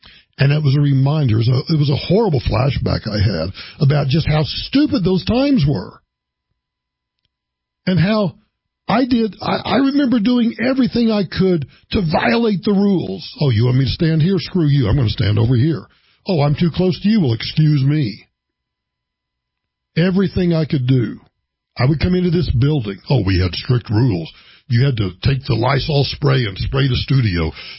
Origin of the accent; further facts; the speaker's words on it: United States; At some level, as an American, it's hard not to get emotional about that spirit.